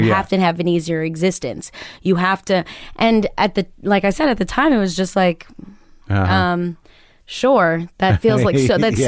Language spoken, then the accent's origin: English; Chicago, Illinois, United States; I'm Puerto Rican from Chicago.